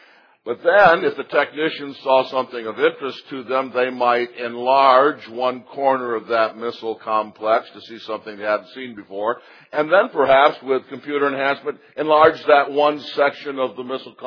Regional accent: Michigan, United States; if you were hiking along beautiful but cold Lake Superior shoreline in my home state, say in Marquette or someplace like

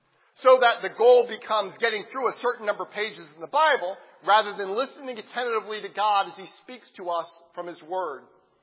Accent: United States; It's because I'm an American. Americans are individualists.

